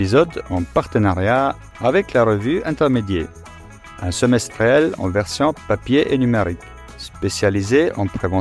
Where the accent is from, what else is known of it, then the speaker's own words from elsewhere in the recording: Switzerland; comme on dit chez nous en Suisse.